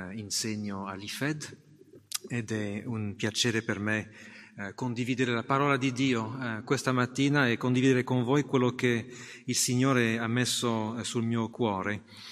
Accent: France; Italian is a second language; also born or lived in England; now in Italy; sono francese, mia moglie Stefania è italiana e abbiamo vissuto in Inghilterra per tanti anni, dove ci siamo incontrati e siamo tornati in Italia

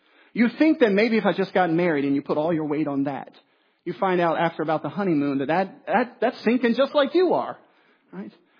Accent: the South, United States; it's tough as a Southerner because you think you're a Christian already.

